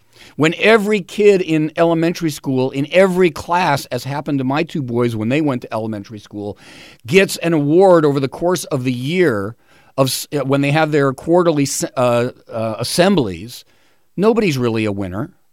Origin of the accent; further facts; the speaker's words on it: California, United States; One of the lies that I find so offensive, which began here in my home state of California, is the whole self-esteem movement.